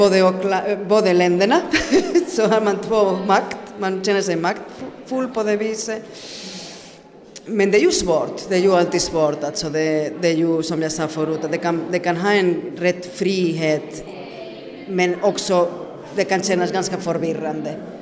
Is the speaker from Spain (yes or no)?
yes; Santiago de Compostela, Galicia, Spain; accent: Spanish; also born or lived in Madrid; now in Finland; Jag är ju uppvuxen i Madrid i början och sen har jag ju flyttat när jag var 1-2 år till Santiago de Compostela, var jag har bott och uppväxt egentligen. Och sen 99 kom jag hit till Finland, tillbaka till rötterna kan man säga.